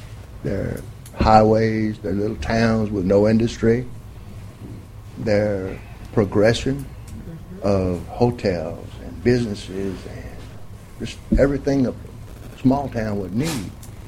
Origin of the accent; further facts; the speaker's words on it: Orange, Texas, United States; born there; I was born in Orange, Texas in 1951. I lived in my current residence in Forest Heights for 40 years.